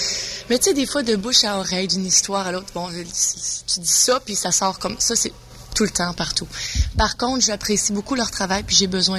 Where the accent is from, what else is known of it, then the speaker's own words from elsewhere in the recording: Quebec, Canada; je suis québécois, ça me fait plaisir de vous rencontrer.